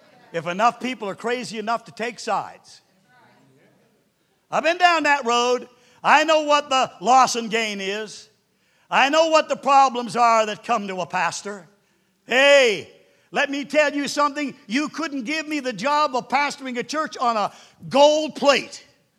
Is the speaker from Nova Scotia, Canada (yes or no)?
yes; Nova Scotia, Canada; Because I'm just an old country boy. I'm a Canadian from Nova Scotia.